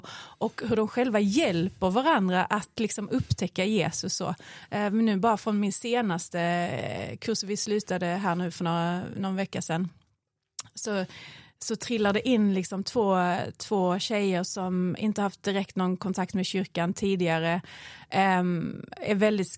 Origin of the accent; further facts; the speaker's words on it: Skåne, Sweden; Jag är uppvuxen i Skåne, kommer därifrån